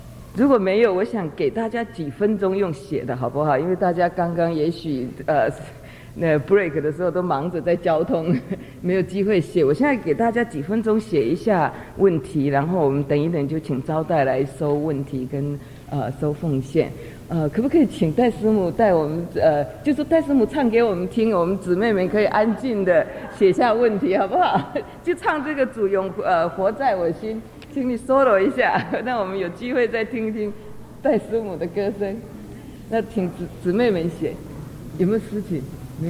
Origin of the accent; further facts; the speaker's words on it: Taiwan; 我台湾人说神经线比较细一点